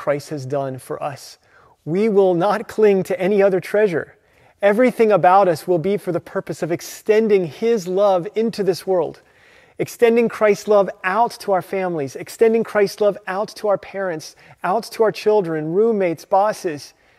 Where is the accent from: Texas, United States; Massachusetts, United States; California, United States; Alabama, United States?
Alabama, United States; At the church I grew up at in Alabama, I had the privilege of getting to know a woman named Mrs. Ross.